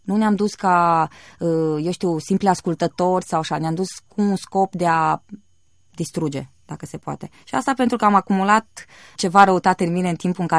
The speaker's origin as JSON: {"language": "Romanian", "town": "Caransebeș", "region": "Caraș-Severin", "country": "Romania", "said": "atunci când s-a făcut o evanghelizare în oraș, sunt din Caransebeș"}